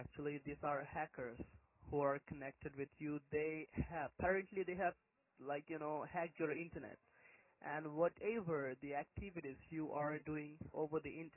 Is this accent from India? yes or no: yes; India; now in Sydney, Australia; My home country is India, but right now I am located in New South Wales, Sydney, 45 Market Street.